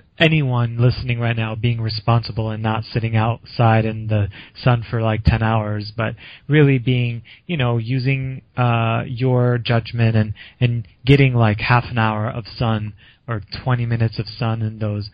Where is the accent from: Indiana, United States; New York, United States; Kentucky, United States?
Indiana, United States; I know, because I grew up in Indiana, so I know, like, it's, you know, it's not always sunny